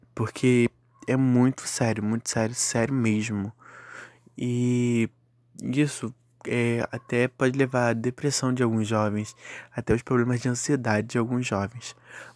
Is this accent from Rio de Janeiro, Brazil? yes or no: yes; Rio de Janeiro, Brazil; tenho 20 anos, sou nascido e criado no Rio de Janeiro